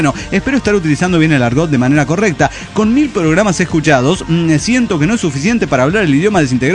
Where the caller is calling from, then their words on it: Chihuahua, Mexico; de Chihuahua, México.